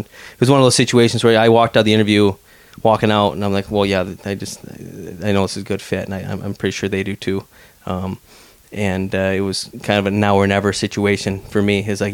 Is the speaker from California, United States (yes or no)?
no; Michigan, United States; Okay, I grew up in Lower Michigan.